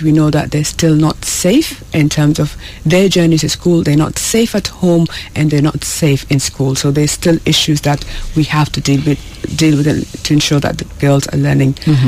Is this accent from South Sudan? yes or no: yes; South Sudan; despite perhaps my accent sounds as if I'm not South Sudanese, I'm South Sudanese, and I'm one of those girls.